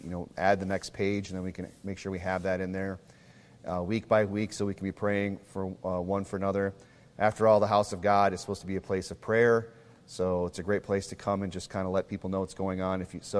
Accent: Midwest, United States; You know, me being a Midwesterner, you know, I really don't pay attention to West Coast incidents of police brutality

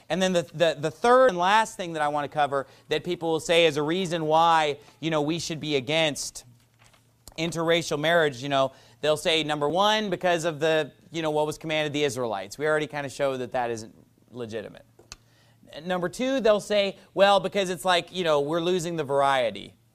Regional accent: United States; born there; I was born in America. I am an American.

